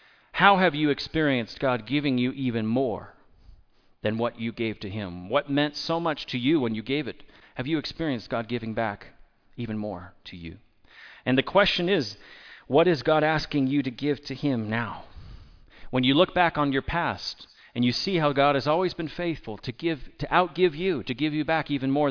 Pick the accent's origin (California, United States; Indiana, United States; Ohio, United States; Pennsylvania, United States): California, United States; I'm having a tough enough time deciding in California. I'm from California.